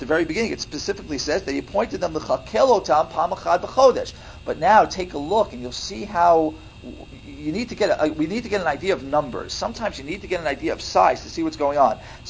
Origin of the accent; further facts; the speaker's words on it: United States; I'm prejudiced because I'm born and raised in America mostly.